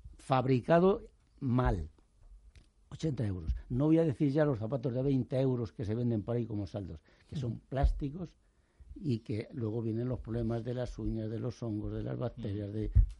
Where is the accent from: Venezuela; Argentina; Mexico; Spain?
Spain; Salamanca, Castile and León; Yo soy de Salamanca. Viva Salamanca